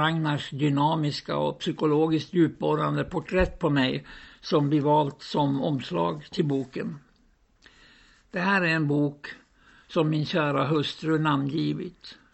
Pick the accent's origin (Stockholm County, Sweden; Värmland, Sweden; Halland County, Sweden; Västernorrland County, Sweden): Västernorrland County, Sweden; Men jag tycker nog att min hembygd ligger mitt i skogen. Norr om Skuleskogen, söder om Västerbotten.